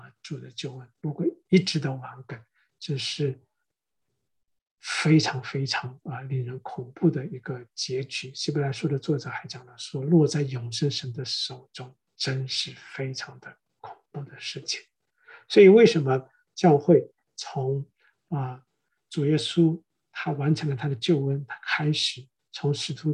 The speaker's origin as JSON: {"language": "Chinese", "region": "Jiangsu", "country": "China", "said": "不管我们说我们从哪里来的，我是从中国江苏来的"}